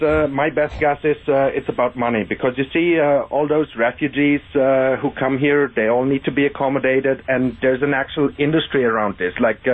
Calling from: Germany; I'm actually calling from Germany.

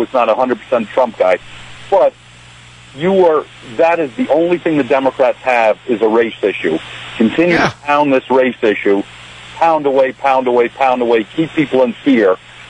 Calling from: New Jersey, United States; Hey, I'm calling from New Jersey.

